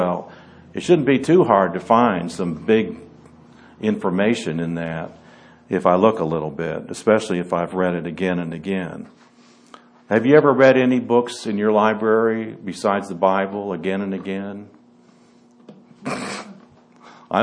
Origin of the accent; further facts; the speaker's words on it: Eastpointe, Michigan, United States; I have a couple of friends on Facebook that I grew up with in East Detroit that I haven't talked to since the 60s.